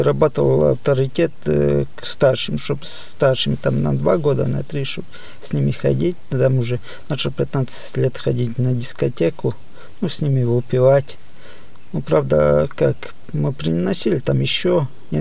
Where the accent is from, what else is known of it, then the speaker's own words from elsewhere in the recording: Zakarpattia Oblast, Ukraine; born there; Родился я в Украине, в Закарпатье. Мне 38 лет.